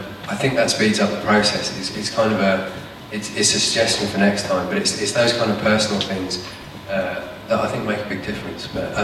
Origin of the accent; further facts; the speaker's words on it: Manchester, North West England, United Kingdom; from Manchester.